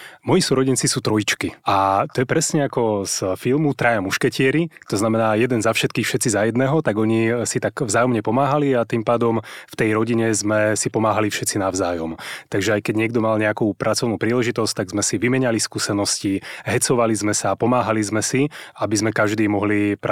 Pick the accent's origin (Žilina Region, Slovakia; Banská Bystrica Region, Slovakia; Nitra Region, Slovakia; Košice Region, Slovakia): Žilina Region, Slovakia; Liptovský Mikuláš; now in Bratislava, Slovakia; my sme pôvodne z Liptova, z takého menšieho mesta Liptovský Mikuláš, a keď sme prešli do Bratislavy